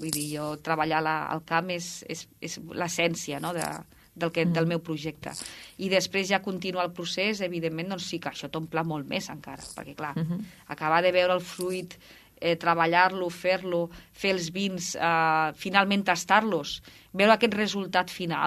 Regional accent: Balaguer, Catalonia, Spain

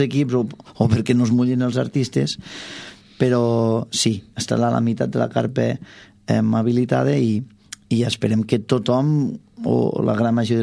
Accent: Balaguer, Catalonia, Spain; els que som de Balaguer

